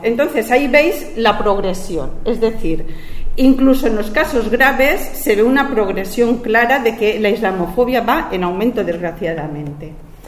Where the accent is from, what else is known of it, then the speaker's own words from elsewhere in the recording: Valencian Community, Spain; ¿Pero tú eres española? Pues sí, mira, escolta, soy valenciana de mes. A mes soy valenciana, ¿no?